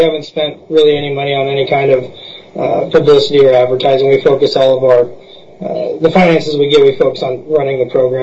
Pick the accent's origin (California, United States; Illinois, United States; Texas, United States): California, United States; moved away as an adult; now in Alaska, United States; but I am not an Alaskan born. I'm a transplant from California that came up in the Army, fell in love with the state and my wife and decided I was never leaving.